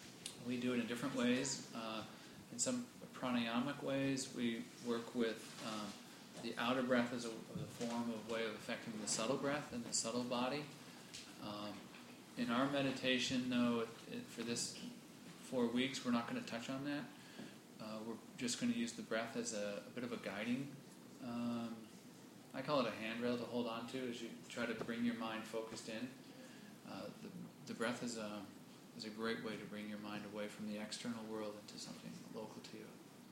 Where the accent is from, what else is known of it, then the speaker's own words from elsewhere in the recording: United States; You know, I grew up in America. We don't have too much of that.